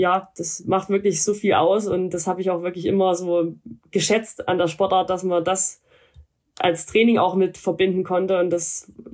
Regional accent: Saxony, Germany; ich komme ja ursprünglich aus dem Erzgebirge, da gibt's auch ein paar kleine Gipfel, das ist jetzt auch landschaftlich schön

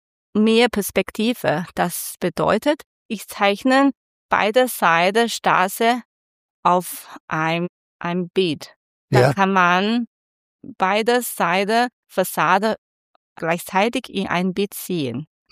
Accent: Guangzhou, Guangdong, China; German is a second language; now in Austria; Ja, bei Guangzhou eigentlich, wir haben ganz Jahrzehnt, vielleicht 10 bis 11 Monate Sommer. Darum ich komme nach Österreich, weil ich habe genug Sommer.

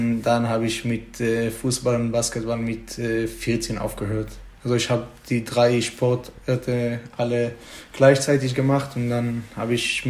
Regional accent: Israel; German is a second language; Ja, ich komme so zwischen Jerusalem und Tel Aviv, da ist so ein kleiner Dorf, da wohne ich. Ruhiger Dorf, cooler Platz eigentlich.

